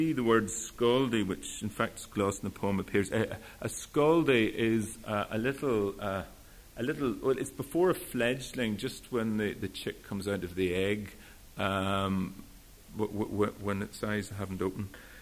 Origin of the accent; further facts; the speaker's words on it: Belfast, Northern Ireland, United Kingdom; moved away; And I grew up in Belfast, and it's an unforgiving city if you move away from it.